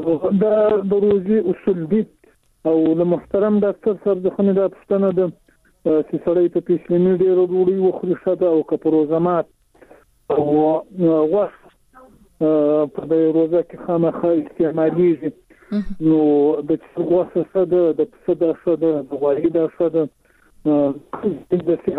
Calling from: Zabul, Afghanistan; د زابل وزارت شاجول ولسوالی.

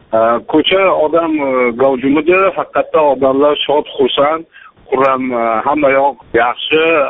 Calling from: Tashkent, Uzbekistan; Toshkentdanman.

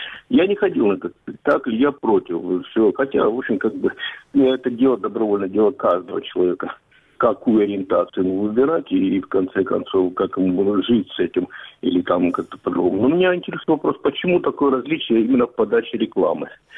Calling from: Kramatorsk, Donetsk Oblast, Ukraine; Добрый день … Краматорск.

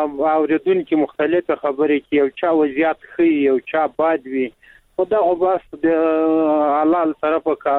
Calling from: Logar, Afghanistan; ما د لوګار ولایت نه مې د سراډي کني ولې

